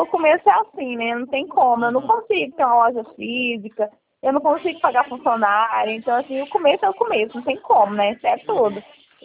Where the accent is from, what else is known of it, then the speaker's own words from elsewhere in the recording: Goiás, Brazil; accent: Goiano; você já deve estar adaptado ao nosso dialeto goiano